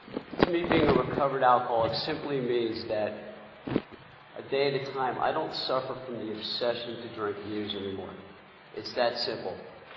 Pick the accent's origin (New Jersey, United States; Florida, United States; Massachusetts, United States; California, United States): New Jersey, United States; Bayonne; I grew up in Bayonne, New Jersey.